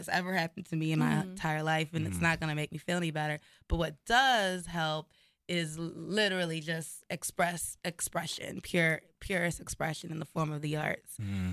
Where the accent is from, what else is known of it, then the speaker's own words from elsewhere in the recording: Baltimore, Maryland, United States; now in New York, United States; I grew up in Baltimore.